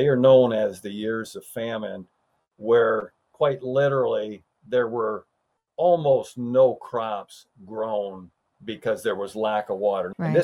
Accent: Mesa, Arizona, United States; I was growing up in Mesa, and my brothers lived in the town of Maricopa, which was an agricultural community at that point.

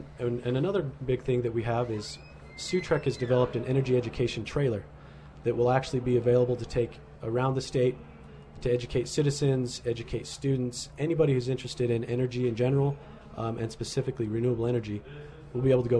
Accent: Milford, United States; I grew up in Milford. I was born in Milford. That's what I'm supposed to do, is work on the pig farm.

